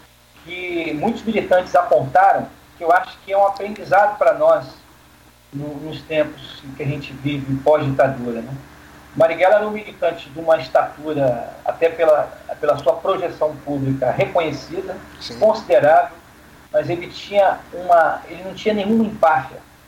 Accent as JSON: {"language": "Portuguese", "region": "Rio de Janeiro", "country": "Brazil", "tie": "born or raised there", "said": "sul do estado, de onde eu sou originário"}